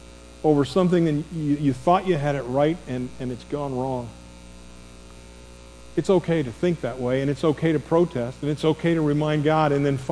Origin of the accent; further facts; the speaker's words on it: Northeast, United States; I grew up in the Northeast, and most of my family was Italian. Most of the people I knew were Italian.